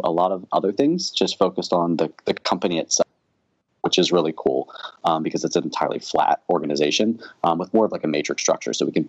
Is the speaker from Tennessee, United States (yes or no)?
no; Maryland, United States; I grew up in Maryland, so nothing there. This was our first real move here to Connecticut